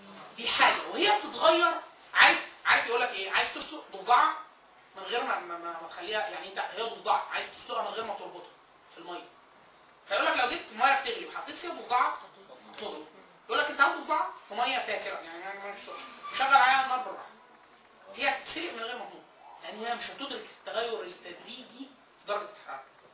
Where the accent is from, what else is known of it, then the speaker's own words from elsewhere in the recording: Upper Egypt, Egypt; يعني والدتي انا من الصعيد ومركز من الصعيد